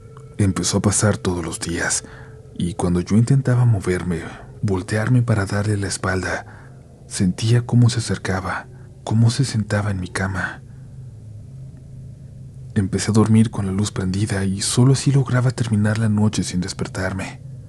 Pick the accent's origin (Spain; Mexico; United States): Mexico; Xalapa, Veracruz; Yo soy de Xalapa, Veracruz. Mi familia es de la Ciudad de México.